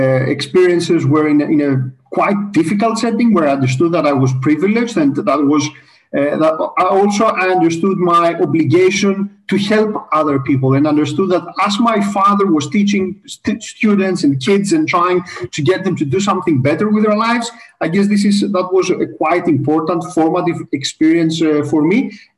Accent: Greece; Well, I'm Greek, so I grew up in Greece.

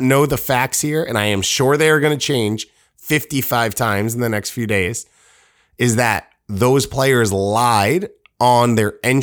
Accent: United States; if you're not too depressed about the result as an American.

